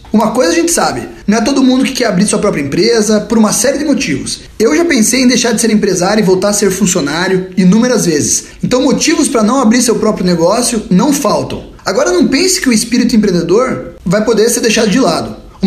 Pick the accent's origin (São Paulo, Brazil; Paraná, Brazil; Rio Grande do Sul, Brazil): Paraná, Brazil; Curitiba; sou curitibano, empreendedor no Brasil e no Vale do Silício, nos Estados Unidos